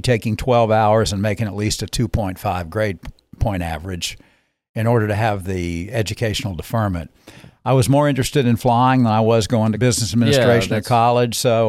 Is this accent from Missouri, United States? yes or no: yes; Springfield, Missouri, United States; born there; Born in Springfield, Missouri.